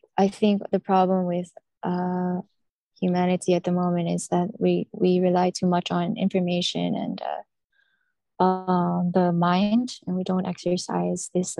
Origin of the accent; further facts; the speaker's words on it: United States; I am very American, and mm-hmm. Everyone was so impressed with just the fact that I came from America.